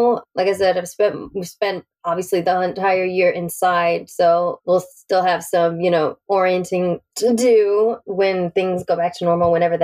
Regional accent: Houston, Texas, United States; moved away as an adult; also born or lived in Colorado Springs; now in New York, United States; So I was born in Houston, and then I went to college in Colorado Springs at the Air Force Academy.

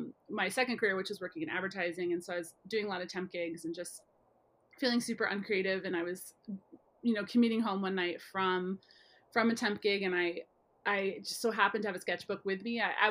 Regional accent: Midwest, United States; especially being like a Midwesterner, right.

